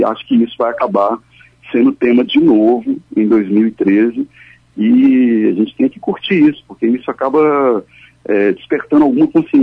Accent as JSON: {"language": "Portuguese", "region": "Minas Gerais", "country": "Brazil", "said": "Da gente se reaprender enquanto mineiro"}